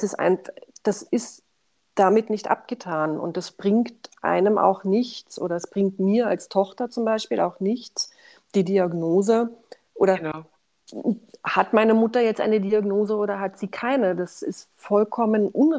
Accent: East Germany, Germany; und ich bin in der DDR aufgewachsen

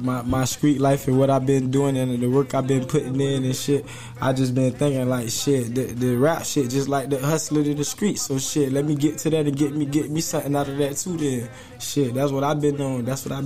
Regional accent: Florida, United States; I'm from Broward County.

